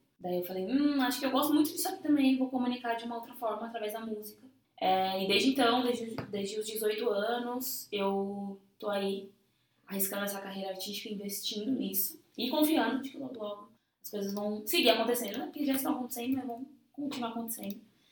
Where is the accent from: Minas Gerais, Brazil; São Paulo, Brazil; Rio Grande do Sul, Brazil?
São Paulo, Brazil; sou lá do Grajaú, uma periferia da zona sul de São Paulo, né? Nasci lá e até hoje vivo por lá. Já morei em alguns outros lugares, mas sempre voltei pro Grajaú.